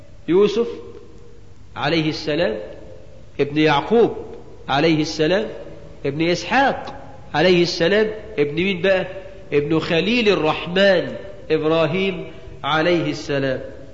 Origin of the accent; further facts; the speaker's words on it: Egypt; واجعل بلدنا مصر آمنة مطمئنة،